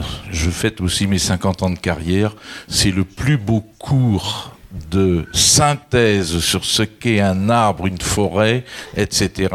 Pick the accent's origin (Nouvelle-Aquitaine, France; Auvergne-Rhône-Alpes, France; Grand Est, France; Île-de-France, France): Nouvelle-Aquitaine, France; je faisais étape en rentrant d'Italie pour rentrer chez moi au Pays Basque